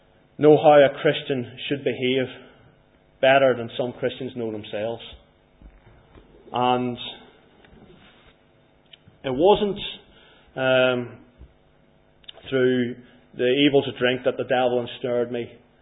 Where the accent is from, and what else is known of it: Northern Ireland, United Kingdom